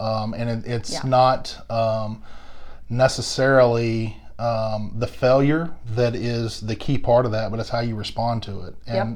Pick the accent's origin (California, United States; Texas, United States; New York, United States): Texas, United States; Longview; So originally, yes, ma'am. I'm from East Texas.